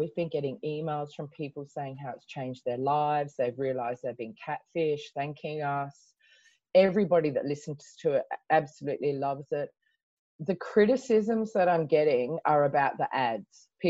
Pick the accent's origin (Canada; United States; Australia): Australia; it's from my hometown in Australia